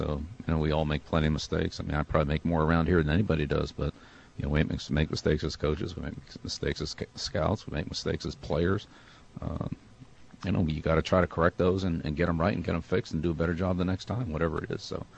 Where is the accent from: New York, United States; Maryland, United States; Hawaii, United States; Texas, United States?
Maryland, United States; Annapolis; I grew up in Annapolis with the Navy coaches.